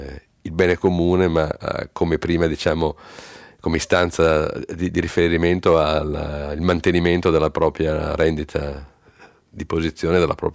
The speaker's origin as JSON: {"language": "Italian", "town": "Rome", "region": "Lazio", "country": "Italy", "said": "Sono di Roma"}